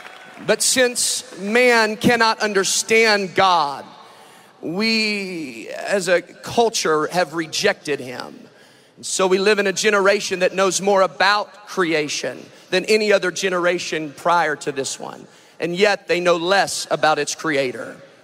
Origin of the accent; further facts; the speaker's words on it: Netherlands; I pastored in the Netherlands for 5 years. I'm a missionary's kid. I was raised in the Netherlands.